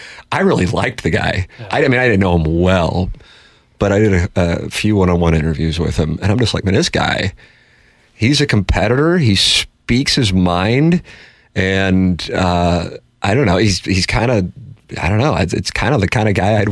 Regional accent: St. Louis, Missouri, United States; So I'm from St. Louis. Oh, where is that? It's in Missouri.

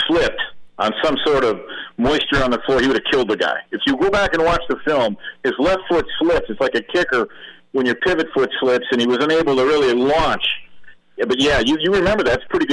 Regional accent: California, United States; I grew up in SoCal before I moved to Michigan

